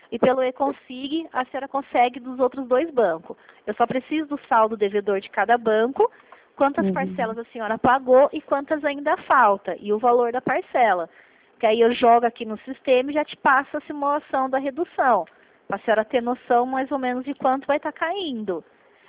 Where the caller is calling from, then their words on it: São Paulo, Brazil; Aqui eu sou do interior de São Paulo.